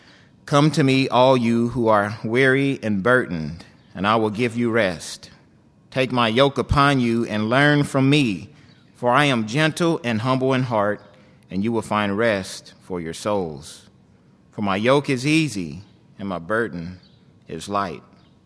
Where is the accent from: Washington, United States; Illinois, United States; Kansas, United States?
Kansas, United States; Wichita; born there; I was born in Wichita, Kansas, into a spiritual home where we attended a missionary Baptist church.